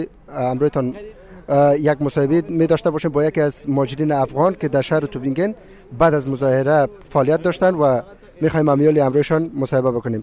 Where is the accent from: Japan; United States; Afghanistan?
Afghanistan; English is a second language; now in Germany; By bad situation, we came from Afghanistan. But now I have a negative answer.